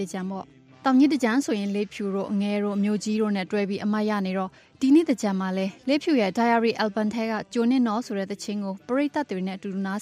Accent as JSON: {"language": "Burmese", "town": "Taunggyi", "region": "Shan State", "country": "Myanmar", "tie": "born or raised there", "said": "ကျမကတော့ရှမ်းပြည်တောင်ကြီးမှာကြီးခဲ့တာမို့"}